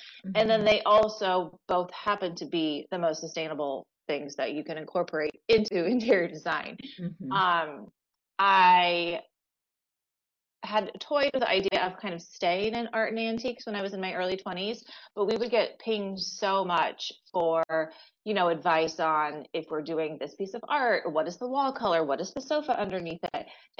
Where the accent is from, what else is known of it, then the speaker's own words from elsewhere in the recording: Los Angeles, California, United States; So I grew up in Los Angeles, and I had a very similar upbringing to a lot of interior designers